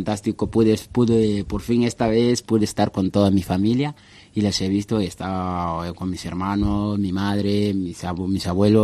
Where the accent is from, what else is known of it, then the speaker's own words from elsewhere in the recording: Fereni, Mauritania; Fereni en Mauritania, sí, en mi pueblo. Mi pueblo natal